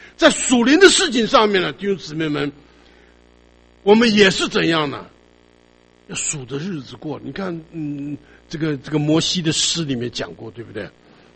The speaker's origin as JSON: {"language": "Chinese", "country": "China", "said": "所以我们中国人常常讲嘛，来了一场大雪哦，我们叫它什么？叫它瑞雪"}